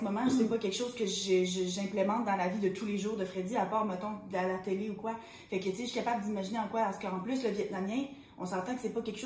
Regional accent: Quebec, Canada; Fait que même si clairement on est québécoise, il y a quand même une partie de nous qui est bel et bien vietnamienne.

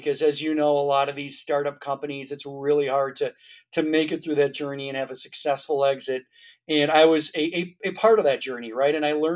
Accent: Minneapolis, Minnesota, United States; now in Massachusetts, United States; I grew up in the Twin Cities, Minneapolis, St. Paul.

